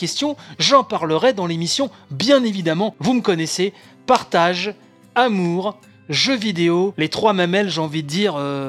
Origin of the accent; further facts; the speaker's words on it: France; c'est quand même incroyable que tous ces jeux arrivent chez nous en France.